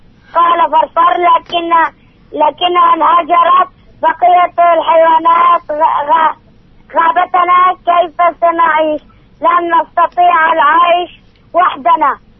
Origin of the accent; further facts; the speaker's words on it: Jerash, Jerash Governorate, Jordan